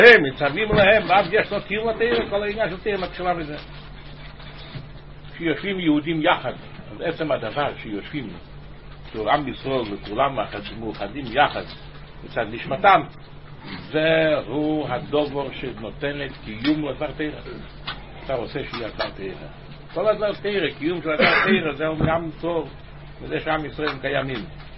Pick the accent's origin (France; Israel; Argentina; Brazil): France; אני בא מצרפת מצרפת אז אני לא יודע איך זה במדינות אחרות